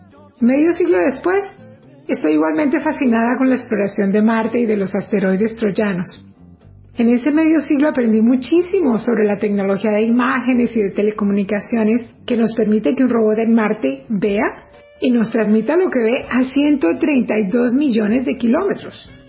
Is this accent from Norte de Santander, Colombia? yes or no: no; Bogotá, Colombia; born there; Nací en Bogotá, pero cada vez soy más caribe